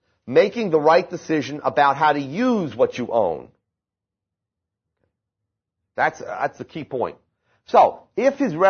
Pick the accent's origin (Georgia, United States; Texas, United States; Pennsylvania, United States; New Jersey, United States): New Jersey, United States; even though I'm Italian and I'm from New Jersey, you trust that it's not counterfeit